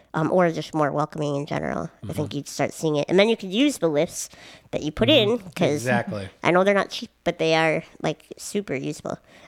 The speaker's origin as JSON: {"language": "English", "region": "Minnesota", "country": "United States", "said": "Baggage. Can you tell I'm from Minnesota?"}